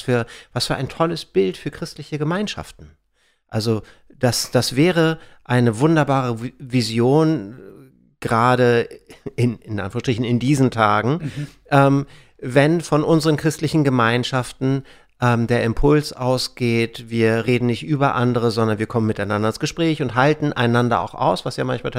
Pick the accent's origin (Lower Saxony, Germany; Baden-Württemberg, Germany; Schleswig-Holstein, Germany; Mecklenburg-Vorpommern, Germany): Schleswig-Holstein, Germany; Büchen; Ich komme ja aus Büchen an der ehemaligen innerdeutschen Grenze